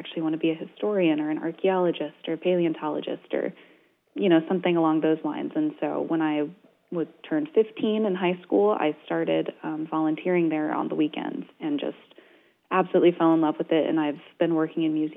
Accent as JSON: {"language": "English", "town": "Las Vegas", "region": "Nevada", "country": "United States", "tie": "born or raised there", "lives_now": "Coos Bay, United States", "said": "I grew up in Las Vegas, Nevada, so very far away from water and all things maritime"}